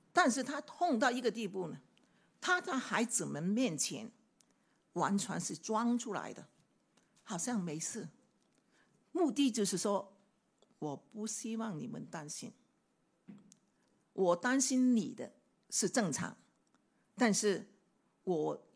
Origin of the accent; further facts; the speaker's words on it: China; 特别是我们作为中国人呢，我们在言语上很难表达爱的